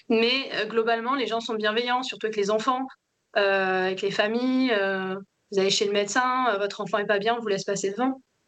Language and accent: French; Fréjus, Provence-Alpes-Côte d'Azur, France; now in Mauritius; Et j'ai grandi à Fréjus, mais je me suis jamais sentie chez moi comme je me sens chez moi à Maurice, en fait.